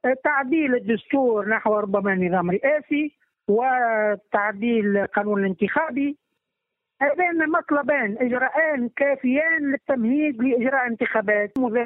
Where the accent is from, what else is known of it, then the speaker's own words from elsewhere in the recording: Tunisia; وتستنزفنا نحن كتونسيين.